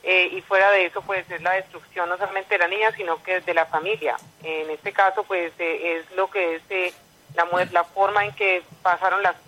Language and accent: Spanish; Colombia; para que nuestra voz como ciudadanos colombianos que somos